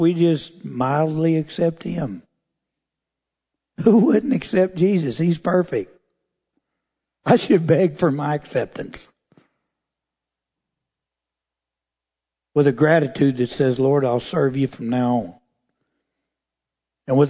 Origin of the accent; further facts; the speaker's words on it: United States; I'm not racist. I'm an American. And I have a birthright.